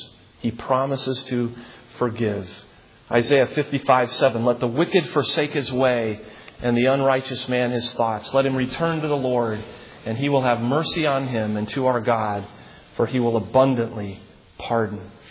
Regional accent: Columbus, United States; One of the friends I grew up with in Columbus

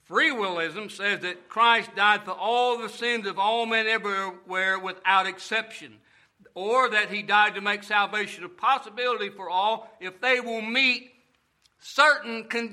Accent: Utah, United States; I grew up out in the Rocky Mountains. I spent a lot of my youth in northern Utah. You know what's in Utah? Mormons.

